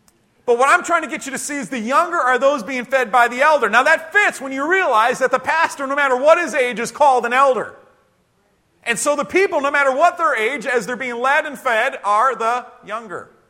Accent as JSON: {"language": "English", "country": "United States", "tie": "born there", "said": "I speak English. I was born in America, and so I speak English."}